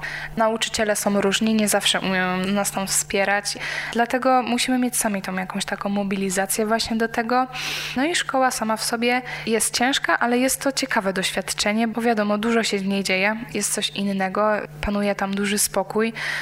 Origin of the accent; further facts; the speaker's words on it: Czeladź, Silesian Voivodeship, Poland; Pochodzę z Czeladzi, mam dwójkę rodzeństwa i na co dzień uczęszczam do ogólnokształcącej szkoły baletowej w Bytomiu.